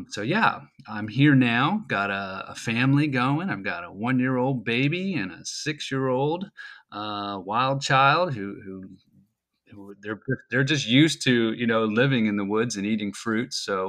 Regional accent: Frederick, Maryland, United States; I'm from Frederick, Maryland, and I'm living here just north of downtown.

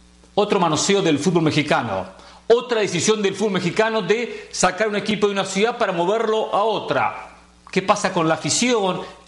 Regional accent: Argentina; un día hoy feriado en nuestro país, en Argentina.

